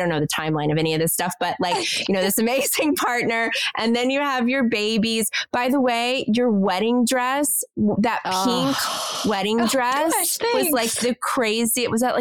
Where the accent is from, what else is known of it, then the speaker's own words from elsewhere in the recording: Kentucky, United States; I'm from Kentucky, so I'm from the South.